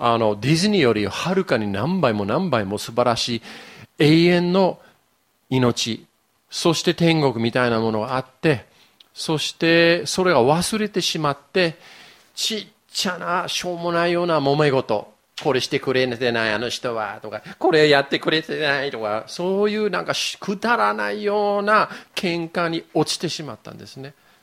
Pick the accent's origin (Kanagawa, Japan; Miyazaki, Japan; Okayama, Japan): Kanagawa, Japan; Yokohama; 僕は横浜育ちなんだけれども